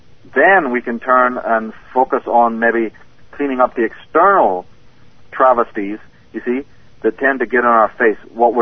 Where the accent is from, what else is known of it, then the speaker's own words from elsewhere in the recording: Ireland; Look at me, yeah. I come from Ireland.